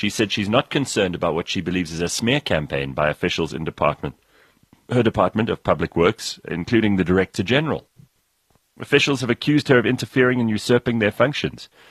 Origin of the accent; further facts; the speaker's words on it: South Africa; As soon as people hear that I'm South African or I meet other South Africans